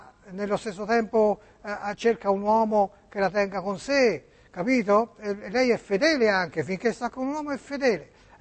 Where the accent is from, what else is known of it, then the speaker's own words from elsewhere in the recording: Florence, Tuscany, Italy; accent: Florentine; io sono fiorentino, senti, parlo fiorentino pure